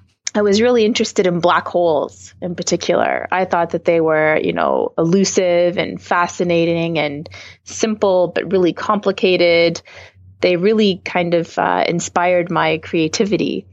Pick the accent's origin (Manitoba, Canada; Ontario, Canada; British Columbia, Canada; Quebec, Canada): Ontario, Canada; Rockland; I grew up in Rockland, Ontario, which is about 45 minutes outside of Ottawa, which is the capital of Canada. And the night skies were dark and beautiful.